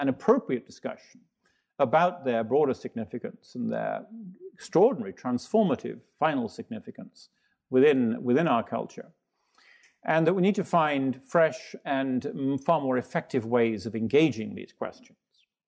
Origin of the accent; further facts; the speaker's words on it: Chicago, Illinois, United States; accent: Chicago; also born or lived in United Kingdom; As you adjust, I'm from Chicago, as you can tell. As you adjust to my Chicago accent, I will tell you a story. We moved here from the UK almost 20 years ago now.